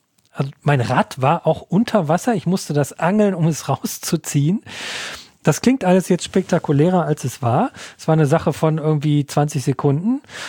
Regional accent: North Rhine-Westphalia, Germany; die auch aus meiner Heimat im Ruhrgebiet stand.

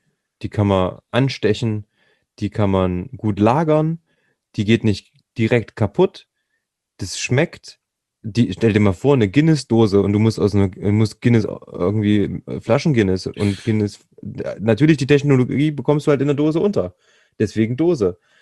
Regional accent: Thuringia, Germany; bei uns in Thüringen

